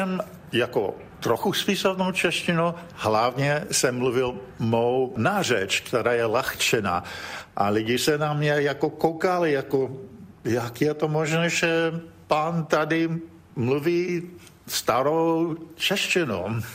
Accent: Texas, United States; Czech is a second language; Já jsem z Texasu a bydlím na farmě v Moravě v Texasu.

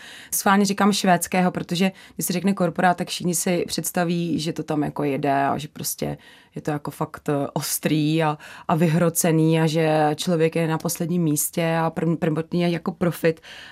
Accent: Liberec Region, Czechia; moved away as an adult; now in Kutná Hora, Czechia; Nepocházím, já pocházím z Jizerských hor, takže opravdu z hor, ale do Kutné Hory jsem se odstěhovala, je to 10 let

